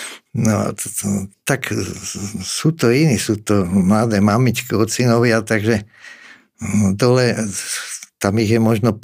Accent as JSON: {"language": "Slovak", "town": "Bratislava", "region": "Bratislava Region", "country": "Slovakia", "said": "ja som z Bratislavy, babka bývala pod Slavínom, prechádzam tie staré miesta"}